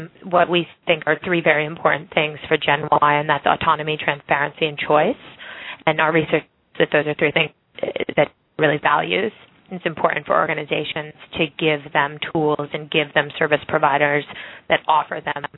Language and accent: English; Massachusetts, United States; moved away as an adult; also born or lived in Hong Kong; I grew up in the U.S. So I grew up on the East Coast in Massachusetts, and then I went to Yale University undergraduate. And pretty much right after that, I moved to Hong Kong